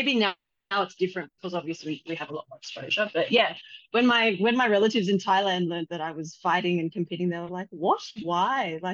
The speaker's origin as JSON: {"language": "English", "town": "Canberra", "region": "Australian Capital Territory", "country": "Australia", "lives_now": "Sydney, Australia", "said": "I'm from Canberra originally, and then I moved out of home at like 18."}